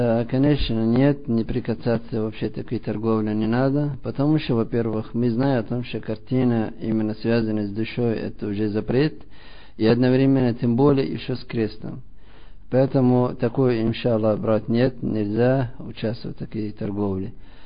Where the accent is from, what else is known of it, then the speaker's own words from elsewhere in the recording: Russia; И я из России.